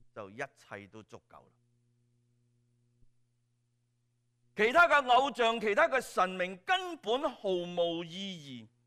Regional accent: Hong Kong; 这个跟我们香港来的人的背景可能有点不太理解，因为我们在香港很大的庙不是在山上，在山脚或者山腰。

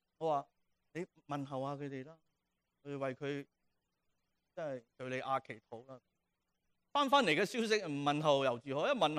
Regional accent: Shanghai, China; 好多人都知道我系上海人，我父母都系上海人，系咪？但系好多人都唔知道，我亦都同可能从来冇讲过，我其实系难民家庭成长嘅人。

